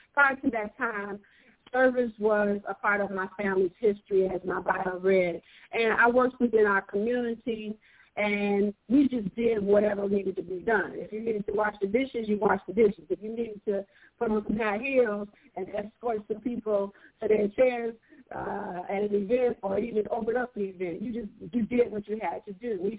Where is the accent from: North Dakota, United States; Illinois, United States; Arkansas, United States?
Illinois, United States; Chicago; I would say that I'm a girl from the South Side of Chicago. And the South Side of Chicago sometimes gets a bad rap.